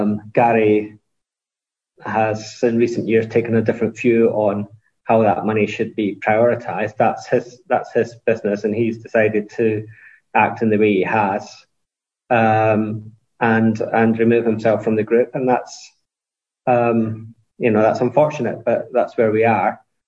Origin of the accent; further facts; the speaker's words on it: Scotland, United Kingdom; now in Bristol, United Kingdom; obviously, you can tell I'm not a native Bristolian. I come from Fife in Scotland, but I've been in Bristol for over a decade now. I've been in the southwest of England for 15 years.